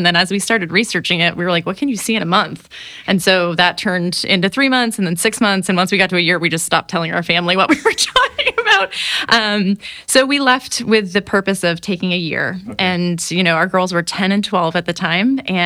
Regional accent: Maine, United States; moved away; Sure. We are originally from Maine. We left in November of 2017, so we're coming up on our fifth year of being on the road full-time

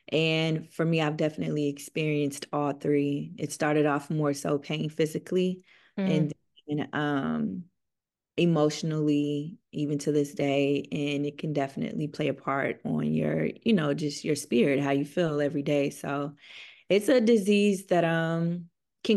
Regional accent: Nashville, Tennessee, United States; now in Atlanta, United States; I'm from Nashville, Tennessee, but I reside in Atlanta, Georgia.

